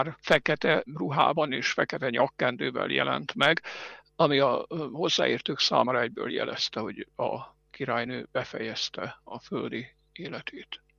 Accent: Hungary; moved away as an adult; now in Edinburgh, United Kingdom; Én Magyarországról jöttem ide 2004 végén, és eredetileg én Szegeden voltam katolikus pap

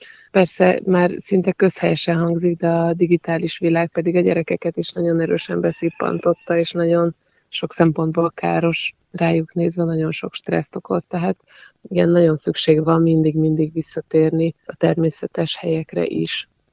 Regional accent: Budapest, Hungary; Én Budapesten nőttem föl, Budapestnek egy inkább ilyen kertesebb részén, tehát nem az erdő szélén éltem

